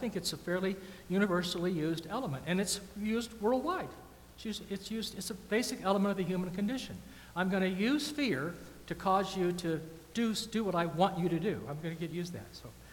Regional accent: the South, United States; I'm from the South, and a long time ago, we used to refer to the Civil War as the War of Northern Aggression.

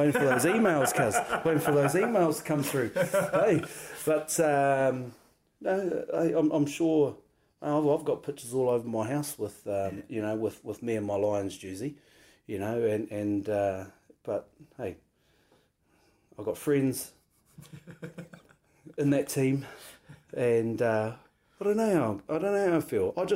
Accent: New Zealand; I'm a Kiwi. I'm from New Zealand and I love my country and this is me.

